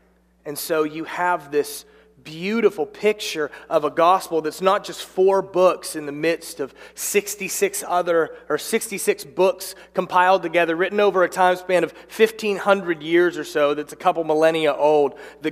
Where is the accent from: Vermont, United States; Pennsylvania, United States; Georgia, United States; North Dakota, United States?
Pennsylvania, United States; Altoona; now in Knoxville, United States; Yeah, I grew up here in Altoona. I came to this church my whole life.